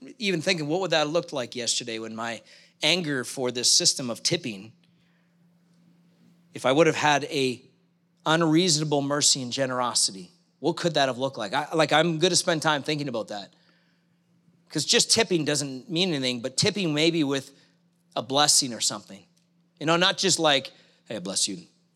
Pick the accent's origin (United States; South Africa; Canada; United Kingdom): Canada; I'm Canadian